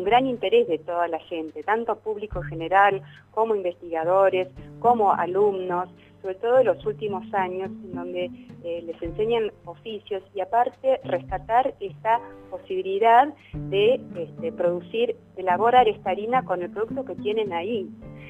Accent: Buenos Aires, Argentina; Por ejemplo, nosotros, yo soy de Buenos Aires, y nosotros, yo me acuerdo cuando éramos chicos, llevábamos la espalda al río.

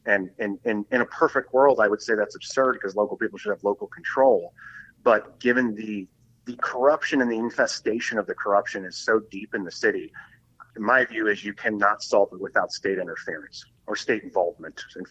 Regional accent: Kirkwood, Missouri, United States; You go to Webster Groves in Kirkwood. I'm from Kirkwood, by the way, mm-hmm.

